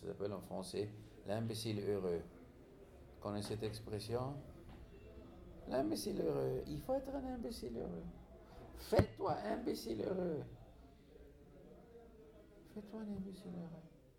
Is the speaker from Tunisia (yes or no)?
yes; Tunisia; Chez nous, en Tunisie, on était contents.